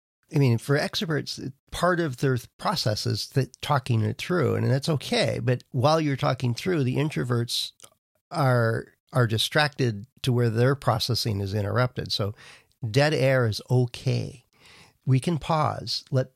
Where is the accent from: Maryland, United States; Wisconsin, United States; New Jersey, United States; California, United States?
Wisconsin, United States; Green Bay; I grew up in Green Bay, Wisconsin, and we call it Lombardi time